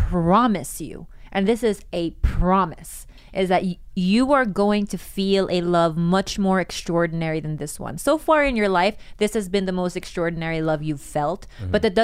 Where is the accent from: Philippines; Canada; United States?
Philippines; Cebu, Central Visayas; It's what I remember most growing up in Cebu.